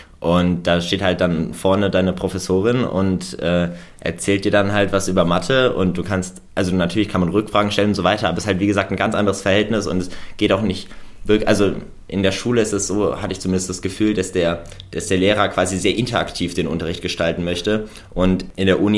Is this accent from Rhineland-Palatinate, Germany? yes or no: yes; Rhineland-Palatinate, Germany; now in Darmstadt, Germany; also ich komme eigentlich aus der Pfalz und da ist es von der Distanz her ist es schon so ein gutes Stück, dass man halt quasi hinziehen sollte